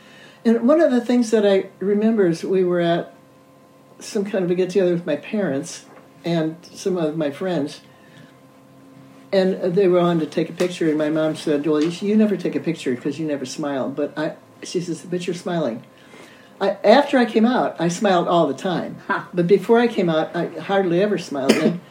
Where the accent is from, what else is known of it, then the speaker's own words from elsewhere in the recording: Parma, Ohio, United States; also born or lived in Cleveland; I was born in Cleveland, Ohio, and after a year, we moved to Parma, which is a suburb of Cleveland, and my parents bought a house there.